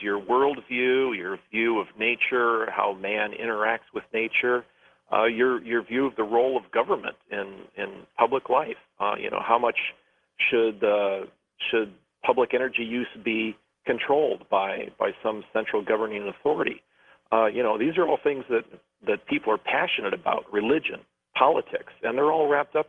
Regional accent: Sault Ste. Marie, Michigan, United States; I'm from Sault Ste. Marie, Michigan, and I got interested in weather because of the lake effect snow they get up there

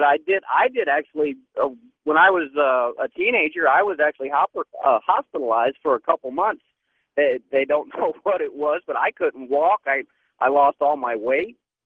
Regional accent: St. Ann, Missouri, United States; Well, I grew up in St. Ann as well, went to Pattonville High School in Bridgeton, which is right next to the landfill.

